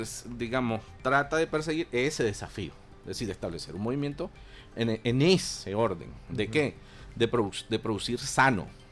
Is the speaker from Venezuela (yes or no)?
yes; Venezuela; nosotros somos venezolanos